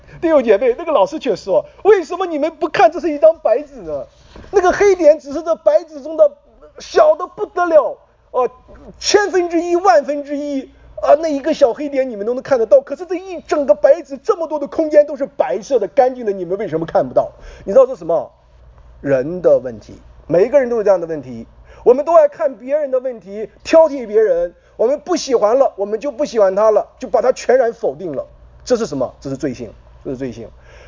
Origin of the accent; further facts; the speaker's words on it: China; 这是我们中国人啊，就会喜欢为明天打算